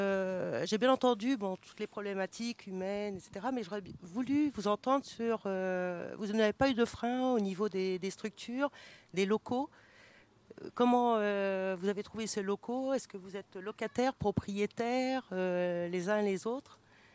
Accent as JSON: {"language": "French", "town": "Cléry-Saint-André", "region": "Centre-Val de Loire", "country": "France", "said": "je suis de Cléry-Saint-André, donc pour ça, c'est pas dans l'Oreille-Cher."}